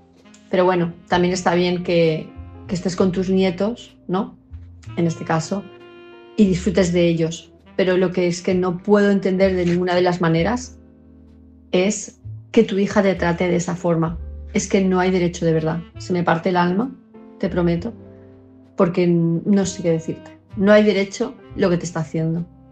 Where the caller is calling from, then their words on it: Palma, Balearic Islands, Spain; de Palma de Mallorca